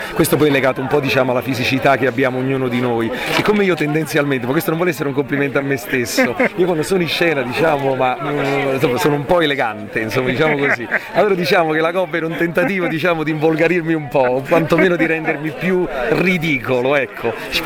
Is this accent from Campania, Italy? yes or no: yes; Naples, Campania, Italy; Io, essendo napoletano